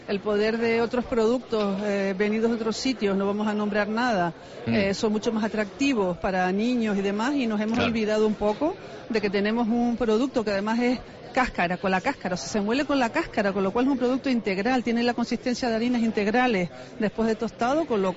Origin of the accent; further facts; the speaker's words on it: Canary Islands, Spain; Somos los canarios y los tinerfeños, somos un producto del gofio seguramente.